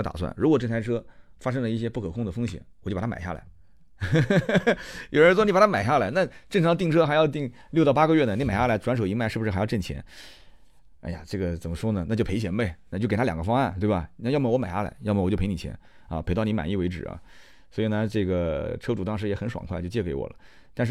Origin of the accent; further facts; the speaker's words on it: Nanjing, Jiangsu, China; 我们南京话讲就有点姑苏。